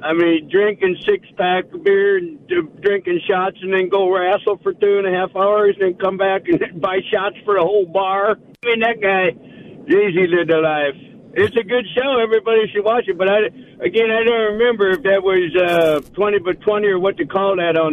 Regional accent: Tennessee, United States; Tennessee.

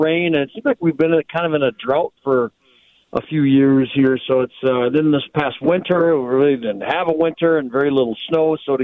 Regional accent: Bloomington, United States; So where we grew up in Bloomington, our house, get this, for all those years, we never had air conditioning.

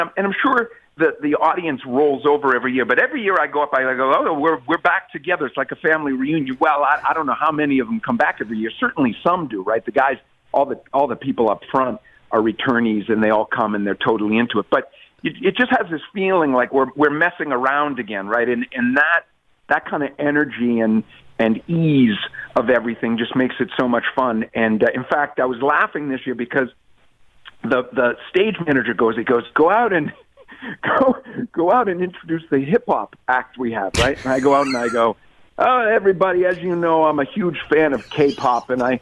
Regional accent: New York City, New York, United States; I'm from Brooklyn, the gritty part of Brooklyn. You can just tell from my cadence.

